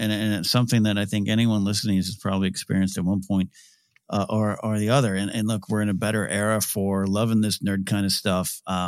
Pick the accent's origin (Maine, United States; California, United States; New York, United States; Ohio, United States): California, United States; Also, I'll be in my hometown, Central Coast, California, on November 4th and 5th